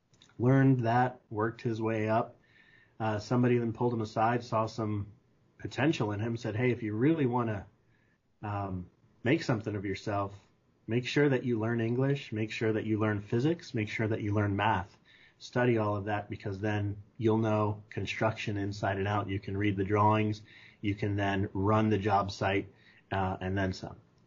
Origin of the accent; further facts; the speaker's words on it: Liberty Township, Ohio, United States; Born and raised in Liberty Township, my friend. Went to Lakota, Cincinnati native.